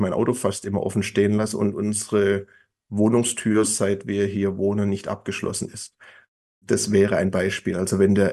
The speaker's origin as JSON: {"language": "German", "town": "Stuttgart", "region": "Baden-Württemberg", "country": "Germany", "said": "Ich bin in Stuttgart geboren, stolzer Stuttgarter, stolzer Schwabe."}